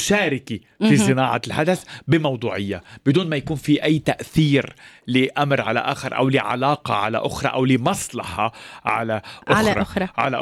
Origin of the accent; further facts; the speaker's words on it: Lebanon; بدأت من بلدي لبنان